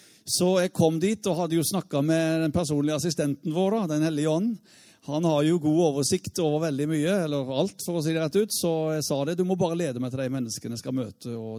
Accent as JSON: {"language": "Norwegian", "town": "Indre Froland", "region": "Agder", "country": "Norway", "tie": "born or raised there", "said": "sånn vokste jeg opp i Indre Froland."}